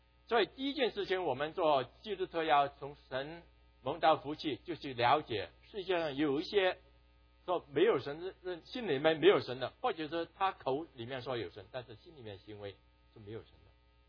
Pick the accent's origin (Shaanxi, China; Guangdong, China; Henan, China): Guangdong, China; 虽然间我们广东人呢，很少那个人的名字里面有个福字的啊